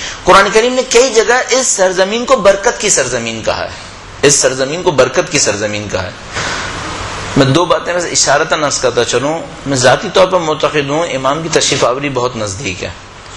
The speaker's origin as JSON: {"language": "Urdu", "country": "Pakistan", "said": "چونکہ میں ظاہر پاکستان سے تعلق رکھتا ہوں اس لیے اس کی مثال زیادہ دے رہا ہوں."}